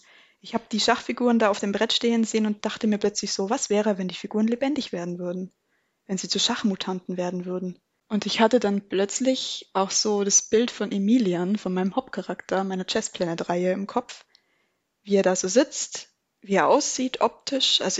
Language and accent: German; Munich, Bavaria, Germany; born there; Ich bin 1996 in München geboren